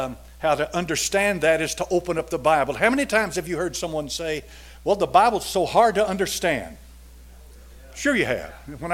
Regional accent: Knoxville, Tennessee, United States; Now, I was born in Knoxville, Tennessee, and raised here in 1946. And when I was a boy, packs of dogs used to run through the streets of Knoxville.

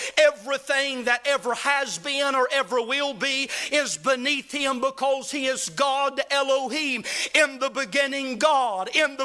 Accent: North Carolina, United States; Now, I'm from North Carolina, and I know we got the cutest three-eyed kids you ever saw in your life over there.

